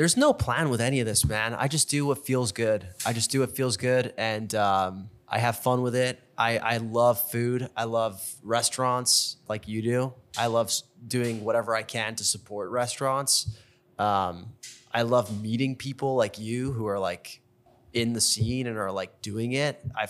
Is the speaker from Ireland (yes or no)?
no; Switzerland; also born or lived in England; Switzerland and England.